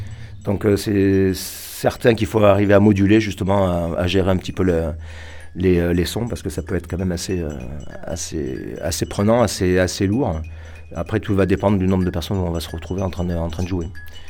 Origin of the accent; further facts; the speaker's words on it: Nouvelle-Aquitaine, France; je suis natif de la vallée de la Vézère.